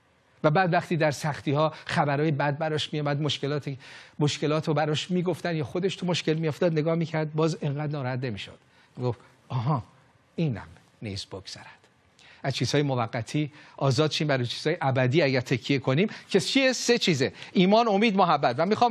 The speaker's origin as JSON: {"language": "Persian", "country": "Iran", "said": "این اصلا این طرز فکر بین ما ایرانی ها غریبه. ما این که در مذهب بزرگ شدیم"}